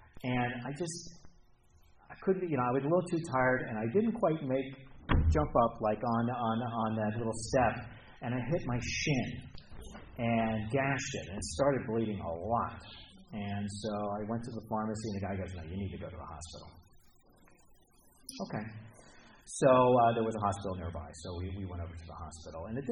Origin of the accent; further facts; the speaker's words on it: United States; I'm an American. We're bigger people than the French.